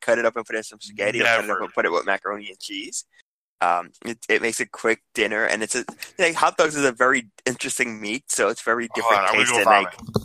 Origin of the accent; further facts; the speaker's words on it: New York, United States; I'm a New Yorker. I put ketchup on a hot dog.